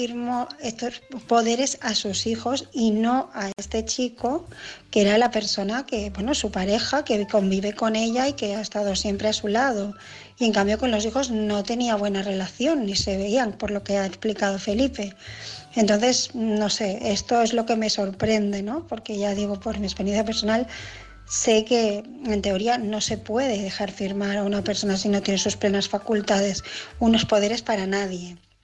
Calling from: Barcelona, Catalonia, Spain; de Barcelona y este mensaje es para el caso

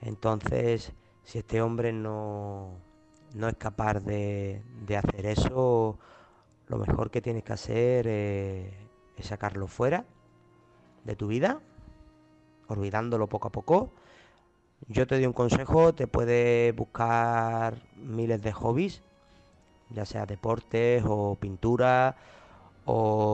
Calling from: Huelva, Andalusia, Spain; corresponsal de Huelva

